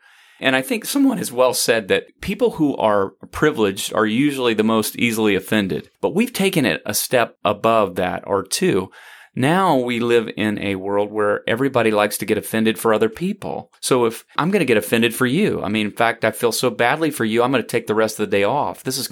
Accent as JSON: {"language": "English", "region": "the South", "country": "United States", "tie": "born or raised there", "said": "I grew up in the South, and there are plenty of moments and even settings where I, as a teenager or younger, remember explicit racism"}